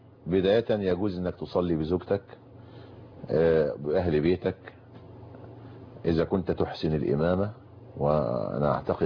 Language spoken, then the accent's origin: Arabic; Egypt; بلدنا مصر